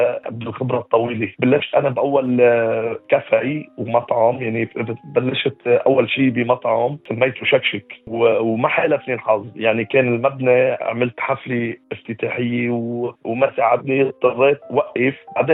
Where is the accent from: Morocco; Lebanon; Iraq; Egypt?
Lebanon; moved away as an adult; now in Australia; انا من لبنان كنت بتعلم معلوماتي ومحاسبي، بس بتعرف لما بتكون عارف حالك بدك تهجر على استراليا